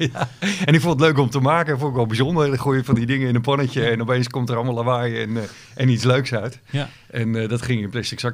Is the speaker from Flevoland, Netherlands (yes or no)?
no; Aduard, Groningen, Netherlands; Ik ben opgegroeid in Aduard. Dat is een klein dorpje in Groningen.